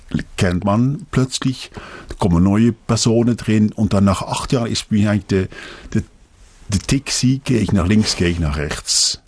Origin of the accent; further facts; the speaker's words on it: Netherlands; now in Bern, Switzerland; Also ein Stück Holland kommt, wenn man das einfach hört, tut ihm eigentlich gut, obwohl meine Heimat ist jetzt Bern hundertprozentig. Also wenn ich nach Holland zurückkomme, dann ist meine Mutter wohnt noch da.